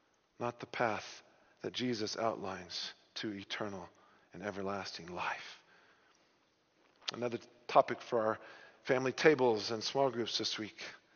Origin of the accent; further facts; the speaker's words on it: Bible Belt, United States; I grew up in the Bible Belt of the States.